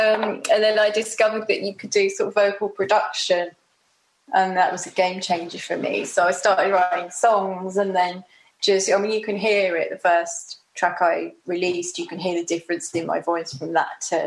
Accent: Bromley, London, United Kingdom; I grew up in Bromley, so it was very, you know, it's nice.

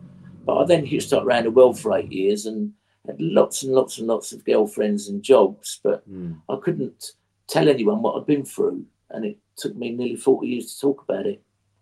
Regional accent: Whitstable, South East England, United Kingdom; When I did the show, the one I filmed in my hometown in Hastings, Whitstable.

